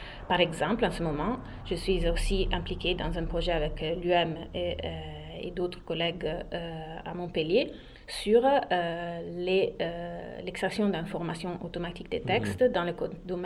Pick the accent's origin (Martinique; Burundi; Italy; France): Italy; French is a second language; J'ai un parcours de formation en Italie, je suis italienne et je me suis formée en philosophie et linguistique informatique en Italie, donc à Bologne, après à Turin.